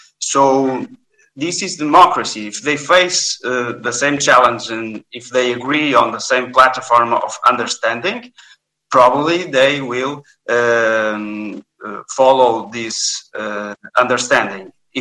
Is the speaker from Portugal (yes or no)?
yes; Portugal; English is a second language; And as you can see, I'm from Portugal.